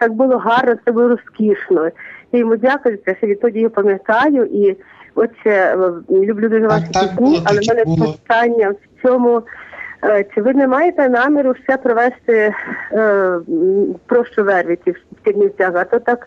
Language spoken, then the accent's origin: Ukrainian; Kamianets-Podilskyi, Khmelnytskyi Oblast, Ukraine; Я також з Кам'янця-Подільського, я греко-католичка.